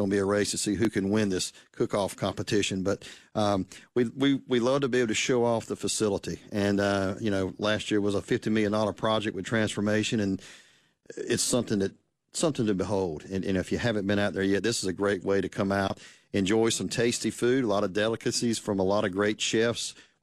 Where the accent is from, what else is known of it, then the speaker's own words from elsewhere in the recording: South Carolina, United States; I grew up in South Carolina and all my friends love it.